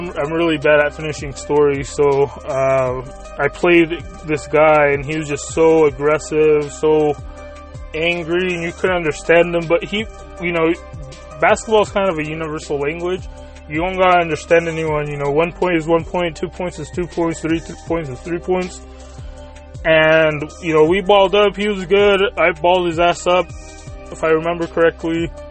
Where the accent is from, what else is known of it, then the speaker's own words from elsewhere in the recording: United States; And I'm saying we as Americans, even if you don't consider me as an American.